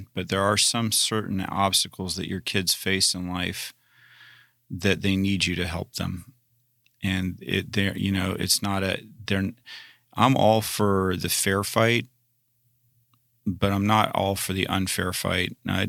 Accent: Great Smoky Mountains, United States; Growing up in the Smoky Mountains, I'm pretty familiar, you know, with not getting between a black bear and her cubs.

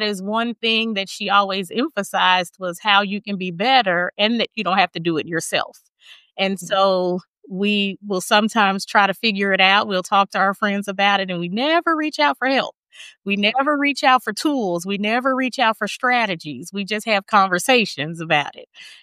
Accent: Dallas, Texas, United States; I'm from Dallas, went to college in Baltimore. It was freezing cold.

